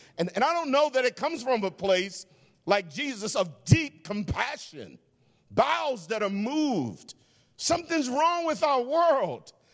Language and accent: English; Baltimore, Maryland, United States; moved away as an adult; now in Oregon, United States; Just so you know, I'm a city boy. I'm from Baltimore, amen, East Coast, but God moved me out here through the Marine Corps and some other things.